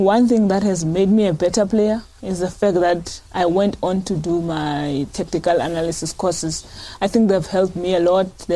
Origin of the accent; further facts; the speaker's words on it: Eastern Cape, South Africa; I told them I'm from the Eastern Cape, difficult growing up there.